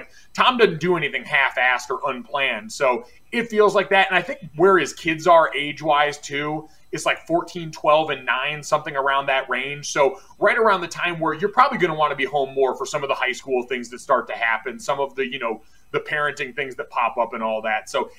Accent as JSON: {"language": "English", "country": "Philippines", "said": "I'm Filipino."}